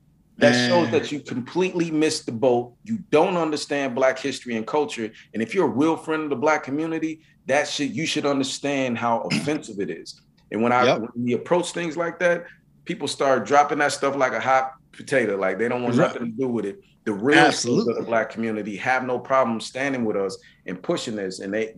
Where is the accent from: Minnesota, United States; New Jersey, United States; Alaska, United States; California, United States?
Minnesota, United States; Saint Paul; I grew up in East St. Paul, went to Hazel Park.